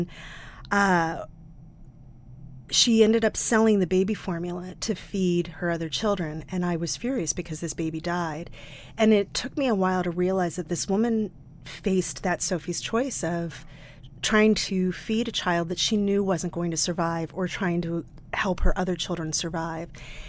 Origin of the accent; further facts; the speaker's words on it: Baltimore, Maryland, United States; born there; I was born in 67 in Baltimore, Maryland.